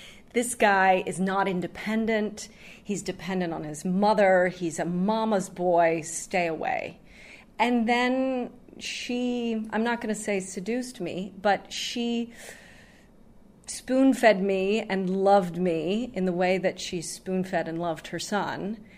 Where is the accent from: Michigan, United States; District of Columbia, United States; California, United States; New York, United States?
District of Columbia, United States; Washington; I was raised in Washington, D.C., and in my family, there was sort of the tradition of doing an experience abroad.